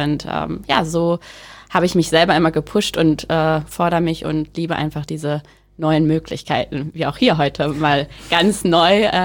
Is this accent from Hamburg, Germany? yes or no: no; Rehling, Bavaria, Germany; als ich ein Jahr später wiederkam in den Ort in Rehling, wo ich aufgewachsen bin